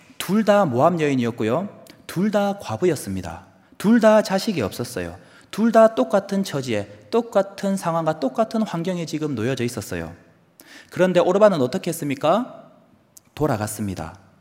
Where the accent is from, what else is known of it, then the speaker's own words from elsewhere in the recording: Gyeongsang, South Korea; 들어보셔서 알겠지만 저는 경상도 사람이에요.